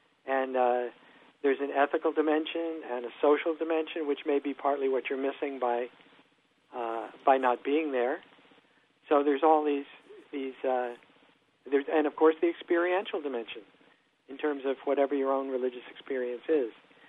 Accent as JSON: {"language": "English", "region": "New Jersey", "country": "United States", "tie": "born or raised there", "said": "Oh, in suburban New York City on the New Jersey side."}